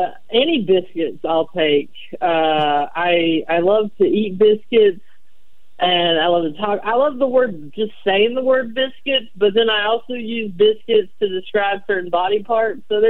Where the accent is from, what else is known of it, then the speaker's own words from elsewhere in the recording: the South, United States; where I talked about growing up in the South.